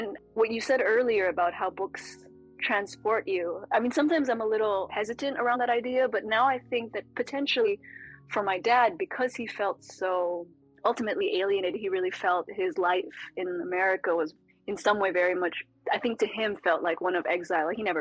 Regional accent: California, United States; born there; So he'd lived several other lives by the time I was born in California.

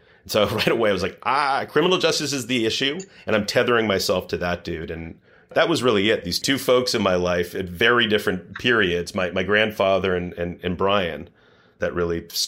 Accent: Washington, District of Columbia, United States; I grew up in Washington, D.C.

